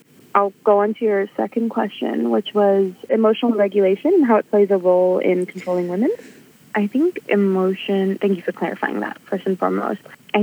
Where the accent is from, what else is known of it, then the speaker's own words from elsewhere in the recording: Sri Lanka; moved away as an adult; Yeah, so I'm from Sri Lanka originally. And honestly, moving here as an adult and operating within the system as an adult migrant is crazy.